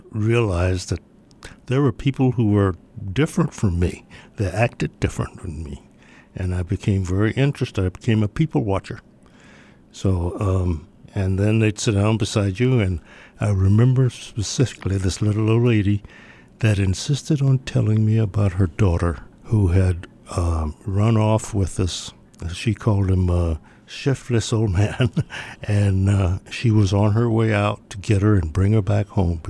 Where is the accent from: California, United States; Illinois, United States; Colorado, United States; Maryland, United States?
Maryland, United States; also born or lived in Washington, D.C.; I was born in Washington, D.C., but raised on a farm in Maryland. And I spent most of my young life in the woods.